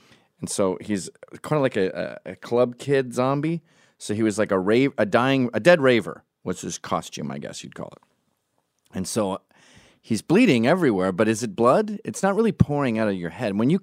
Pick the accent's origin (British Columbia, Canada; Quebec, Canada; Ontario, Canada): Ontario, Canada; Kanata; Now, I'm a Canadian non-drug user, never touched a syringe, never had gay sex. I'm 16 years old. I'm living in the upper middle class rural suburbs of Canada in Kanata, Ontario.